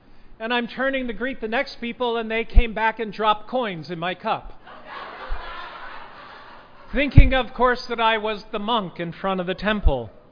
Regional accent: Reading, Pennsylvania, United States; I come from Reading, Pennsylvania, so I've been to Philadelphia quite often in my early years.

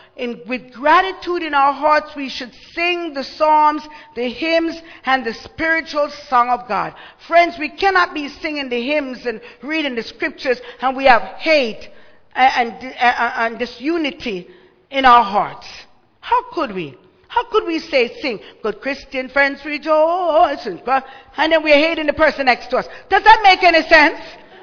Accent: Jamaica; And you know, I'm from Jamaica. The car's always breaking down in the Caribbean.

